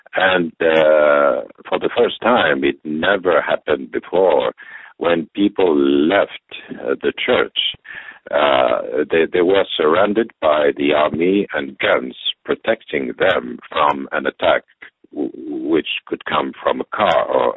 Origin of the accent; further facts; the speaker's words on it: Algeria; English is a second language; also born or lived in Lebanon / Morocco; I grew up in Algeria. I was a child in Algeria, and I'm used to live with the Muslim community since very long. I spent quite a long time in Lebanon and Morocco